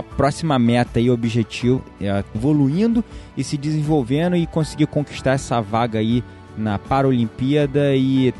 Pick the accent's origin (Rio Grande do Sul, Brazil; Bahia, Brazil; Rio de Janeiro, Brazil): Rio de Janeiro, Brazil; como as Olimpíadas vão ser no Rio, e eu sou do Rio